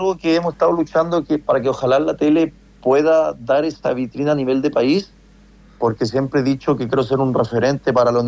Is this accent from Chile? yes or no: yes; Copiapó, Atacama, Chile; solamente sabe mi ciudad, que soy de Copiapó, ¿me entiende?